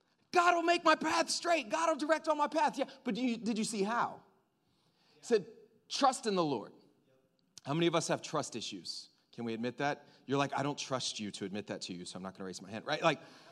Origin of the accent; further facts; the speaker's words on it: the South, United States; Like I grew up in the South. You can probably tell because I use words like ain't and y'all, and I can get real twangy if you want me to, but I won't do that here.